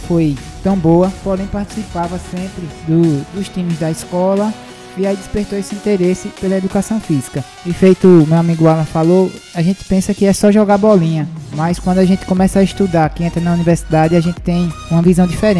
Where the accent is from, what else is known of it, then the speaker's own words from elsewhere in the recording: Gravatá, Pernambuco, Brazil; Sou de Gravatá.